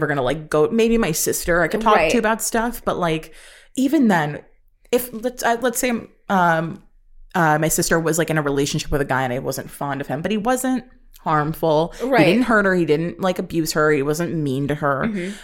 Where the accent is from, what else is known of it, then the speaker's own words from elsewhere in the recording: New York City, New York, United States; No, I spent my childhood in a major city. I grew up in New York.